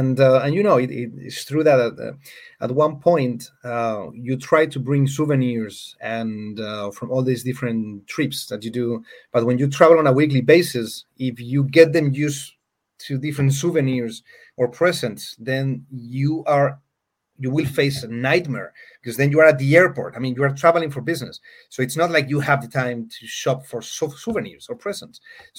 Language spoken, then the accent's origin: English; Madrid, Community of Madrid, Spain; English is a second language; If I look at my hometown, Madrid, it's incredible how the city has been able to transform itself and grow during the pandemic.